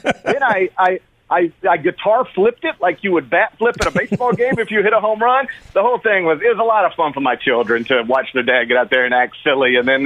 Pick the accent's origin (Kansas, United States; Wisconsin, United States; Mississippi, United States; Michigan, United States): Mississippi, United States; I grew up in North Mississippi, and you could only get three baseball teams on cable.